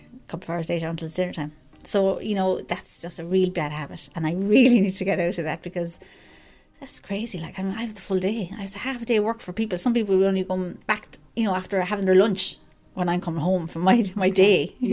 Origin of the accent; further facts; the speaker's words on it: Limerick, Munster, Ireland; from Limerick. 53, married with two kids.